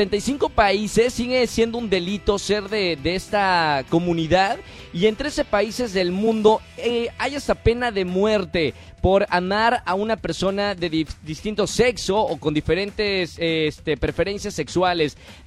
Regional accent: Mexico

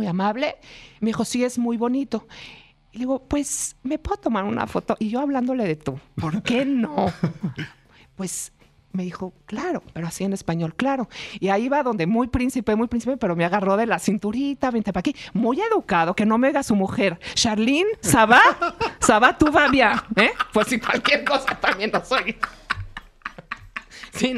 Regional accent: Mexico; Soy de México, le digo en francés, y amamos en México, Mónaco

